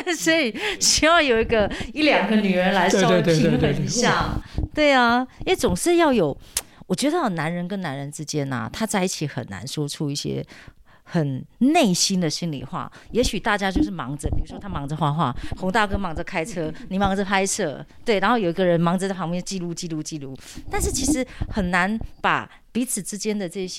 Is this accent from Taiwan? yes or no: yes; Sanxing, Yilan County, Taiwan; 我们是宜兰三星